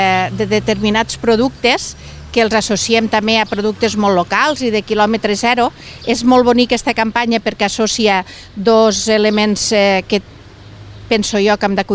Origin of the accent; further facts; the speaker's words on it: La Sénia, Catalonia, Spain; jo sóc de la Sénia, coincidim amb les mateixes, però per exemple, brossat, nosaltres a la Sénia li diem brull